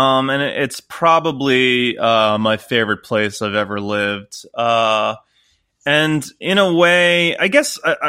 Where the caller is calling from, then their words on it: Oregon, United States; I am calling in from the coast of Oregon.